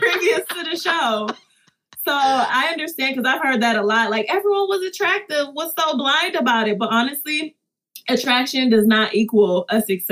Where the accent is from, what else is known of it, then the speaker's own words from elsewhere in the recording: Detroit, Michigan, United States; I'm a city girl. I'm from Detroit, you know.